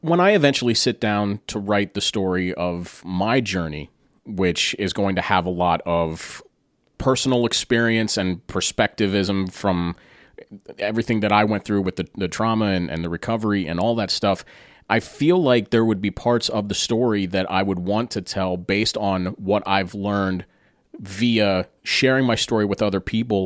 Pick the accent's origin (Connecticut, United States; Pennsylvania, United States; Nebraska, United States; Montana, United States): Pennsylvania, United States; Carlisle; makers of CBD and CBG products from my hometown of Carlisle, Pennsylvania.